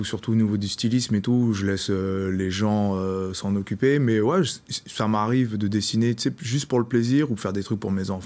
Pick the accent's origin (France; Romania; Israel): France; Aulnay-sous-Bois, Île-de-France; also born or lived in Aubervilliers / Goussainville; moi j'ai grandi, je suis né à Aubervilliers. Je suis né à Aubervilliers. En fait, j'ai vécu une grande partie de mon enfance à Aulnay-sous-Bois, au 3000. Et après, on a déménagé à Goussainville, dans un petit quartier tranquille, quartier pavillonnaire.